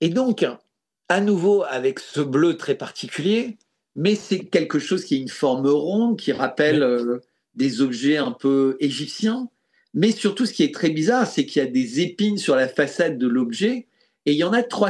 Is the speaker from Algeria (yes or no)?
no; France; Mais en tant que Français, je considère que le bonheur a plus sa place dans la Constitution que l'IVG.